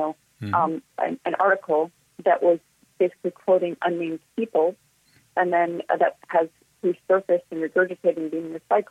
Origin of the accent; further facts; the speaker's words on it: United States; born there; because I was born in the States